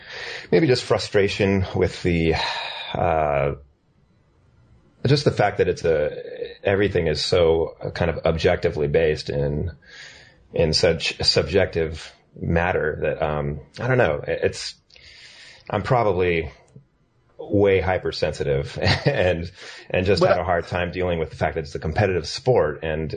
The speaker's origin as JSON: {"language": "English", "town": "Cupertino", "region": "California", "country": "United States", "tie": "born or raised there", "said": "Northern. I grew up actually right outside of Santa Clara in Cupertino"}